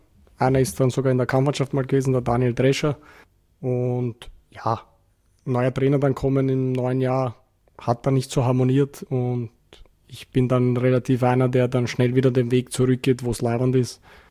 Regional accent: Vienna, Austria; Ja, ich bin im Favoriten groß geworden, war eigentlich meine ganze Kindheit in Favoriten zu Hause, habe auch dort zum Fußballspielen begonnen beim VVC

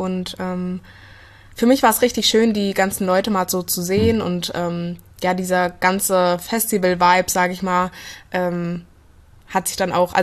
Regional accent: Blankenau, Hesse, Germany; also born or lived in Fulda; Geboren bin ich in Fulda, aber aufgewachsen in Blankenau. Also das ist liegt in der Gemeinde Hosenfeld, das ist so 18 Kilometer von hier entfernt. Genau, und war eigentlich schon immer in Fulda und bin hier auch auf die Schule gegangen.

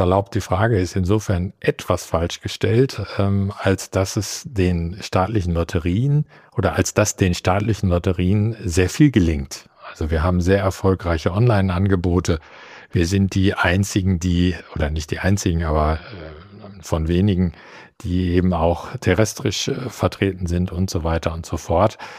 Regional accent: North Rhine-Westphalia, Germany; born there; bin ja gebürtiger Westfale

